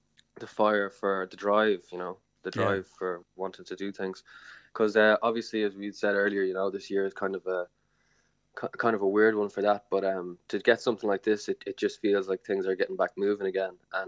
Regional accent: Dublin, Leinster, Ireland; born there; the two Mayo people, self-proclaimed Mayo people, me and Tom, are the only ones actually born in Dublin.

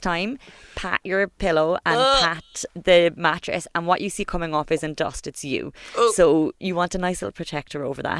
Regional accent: Cork, Munster, Ireland; accent: Cork; this is when my Cork accent comes out now

